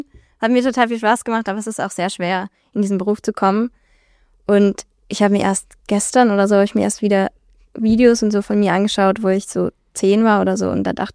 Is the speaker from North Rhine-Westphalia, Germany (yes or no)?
no; Strassberg, Bavaria, Germany; also born or lived in Bobingen; In Bobingen, aber ich bin in Strassberg aufgewachsen. Mhm. Also wirklich am Anfang vom Ende der Welt.